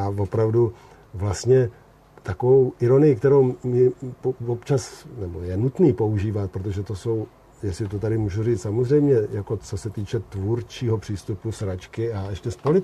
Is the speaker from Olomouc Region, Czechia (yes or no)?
no; Most, Ústí nad Labem Region, Czechia; já jsem samozřejmě odešel z Mostu za studiemi za komunismu.